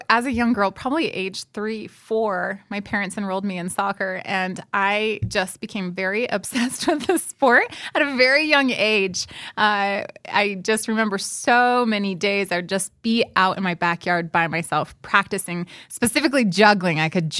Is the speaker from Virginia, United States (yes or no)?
yes; Virginia, United States; I grew up in Northern Virginia, about an hour southwest of Washington, D.C., in a very small rural country town. And I'm the second oldest of five kids and just grew up in a wonderful community that I loved. I'm total Virginian at heart.